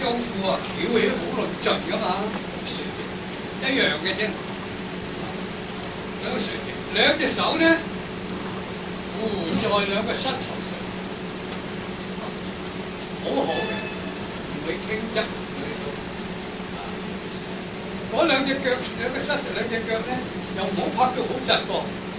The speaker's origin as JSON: {"language": "Cantonese", "country": "China", "said": "日本式的坐法呢，我哋中國人個腳好辛苦嘅"}